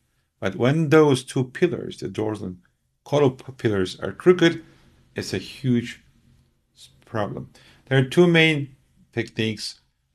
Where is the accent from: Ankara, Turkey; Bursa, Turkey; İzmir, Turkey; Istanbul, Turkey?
İzmir, Turkey; Izmir; now in Dubai, United Arab Emirates; Mostly in my hometown, of course, in Izmir.